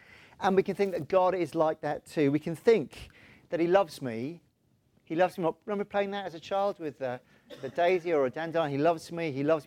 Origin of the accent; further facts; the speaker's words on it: Wales, United Kingdom; I'm in the Sea of Despond as a Welshman.